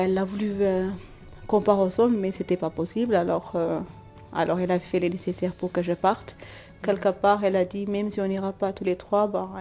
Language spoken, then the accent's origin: French; Ethiopia; now in Corcelles, Switzerland; j'ai 24 ans, je viens d'Éthiopie et je suis arrivée en Suisse en 1929 et j'habite à Courcelles, Neuchâtel.